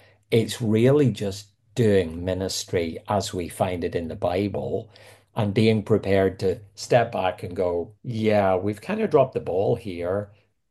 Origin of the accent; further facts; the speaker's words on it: Northern Ireland, United Kingdom; I mean, you asked at the start, I'm very thankful that I grew up in Northern Ireland.